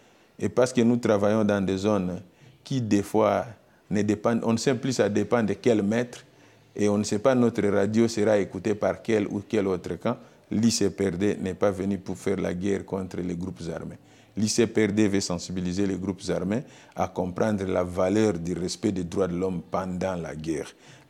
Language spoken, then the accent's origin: French; Mwenga, South Kivu, DR Congo; je suis natif de Mwenga. J'ai été à Mwenga à 9 ans.